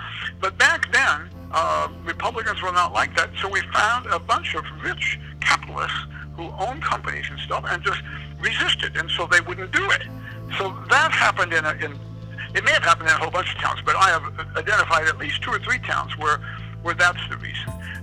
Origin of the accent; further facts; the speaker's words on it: Illinois, United States; As you know, I grew up in Illinois, so I was going to do more research in Illinois than in any other single state